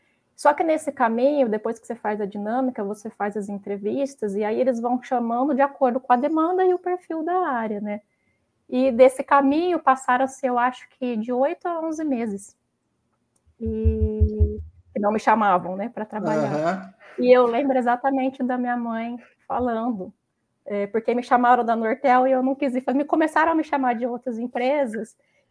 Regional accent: Ribeirão Preto, São Paulo, Brazil; also born or lived in Campinas; Eu sou nascida em Ribeirão, né? Mas tem uma cidade perto chamada Cravinhos, é uma cidade de 30 mil habitantes, bem pequenininha, tá? Eu estudei basicamente em Ribeirão até o colegial, né? E aí fui fazer faculdade em Campinas

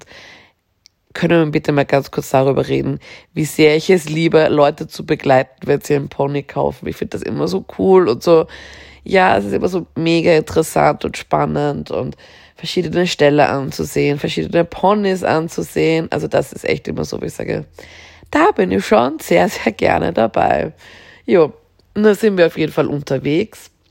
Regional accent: Austria; als gäbe es bei uns in Österreich keinen. Es gibt ja bei uns auch in Österreich ein DM

